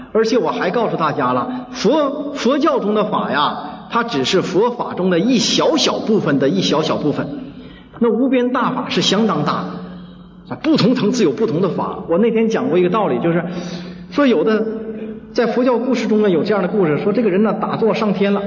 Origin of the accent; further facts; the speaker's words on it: China; 我们中国人接受不了，所以就把他铲除了。